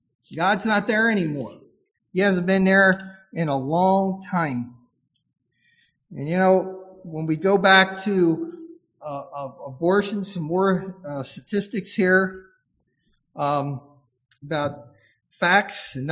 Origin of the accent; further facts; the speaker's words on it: Maryland, United States; in my home state of Maryland